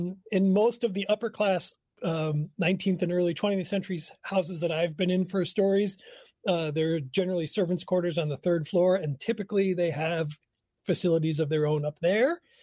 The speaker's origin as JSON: {"language": "English", "town": "New York City", "region": "New York", "country": "United States", "tie": "born or raised there", "lives_now": "Milwaukee, United States", "said": "Yeah, you know, I grew up in New York City and I never saw one. So when I moved to Milwaukee and we moved into my grandparents' house"}